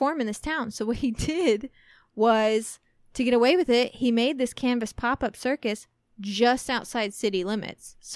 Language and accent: English; Midwest, United States; We grew up in the Midwest, and me even like further south than you.